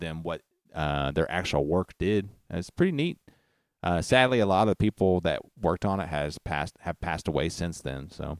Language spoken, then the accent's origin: English; United States; No, I'm American.